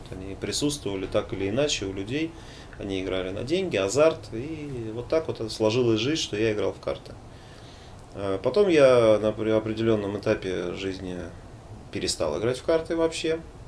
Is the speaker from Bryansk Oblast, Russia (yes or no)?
no; Moscow, Russia; born there; moved away as an adult; я родился в Москве, я всю жизнь прожил в Советском Союзе